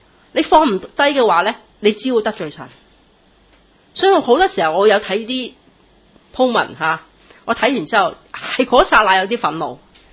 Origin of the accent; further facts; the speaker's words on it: Hong Kong; 我说是，我是香港人。